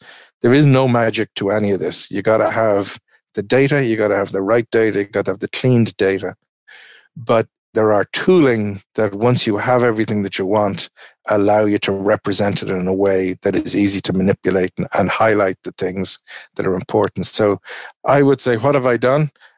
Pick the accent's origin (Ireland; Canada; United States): Ireland; I'm an Irishman